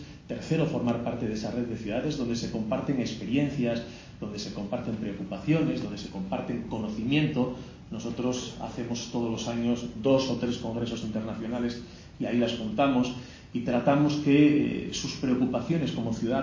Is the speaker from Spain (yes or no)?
yes; Spain; Yo soy español y en España usted sabe